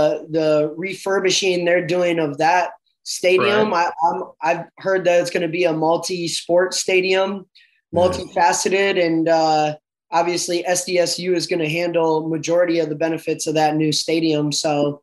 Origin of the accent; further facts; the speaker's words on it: Minnesota, United States; And when I was growing up in Minnesota all those years, I'd have to find an indoor facility.